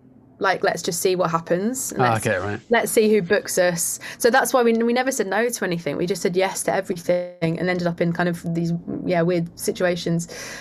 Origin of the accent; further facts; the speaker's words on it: Brighton, South East England, United Kingdom; In Brighton.